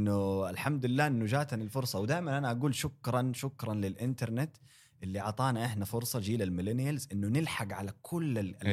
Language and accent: Arabic; Mecca, Makkah Province, Saudi Arabia; انا يا صديقي ابن مكه، انا ولدت وتربيت في مكه المكرمه،